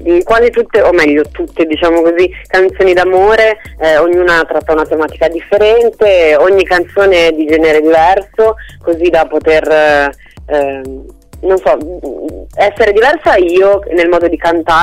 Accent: Albenga, Liguria, Italy; Il 7 di marzo sarò qua nel mio paese ad Albenga in Liguria

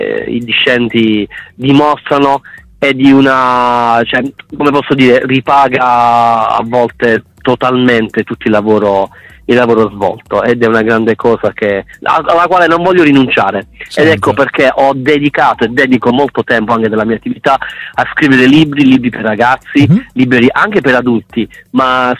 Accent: Apulia, Italy; tratta le origini della mia terra, il Gargano

